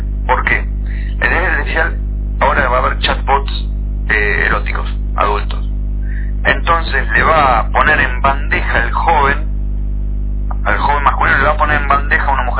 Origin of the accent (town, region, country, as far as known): Argentina